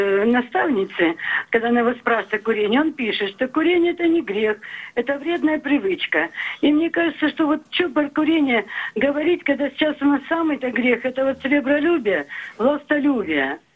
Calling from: Chelyabinsk, Chelyabinsk Oblast, Russia; я из Челябинска.

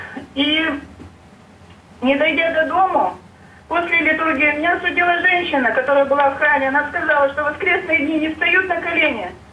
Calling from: Perm Krai, Russia; Так, Пермский край.

